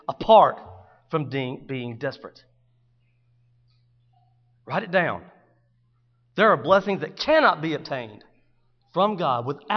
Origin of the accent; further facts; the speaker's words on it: United States; I don't need any help. I'm an American.